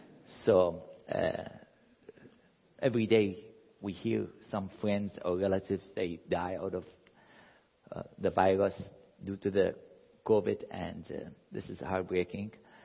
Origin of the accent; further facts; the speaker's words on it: Iraq; I'm from Iraq